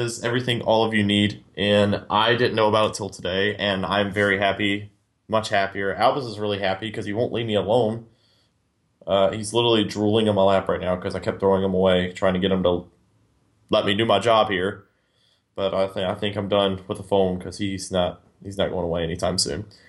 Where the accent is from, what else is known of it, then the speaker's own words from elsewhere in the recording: United States; I'm American. I don't know how to pronounce other places.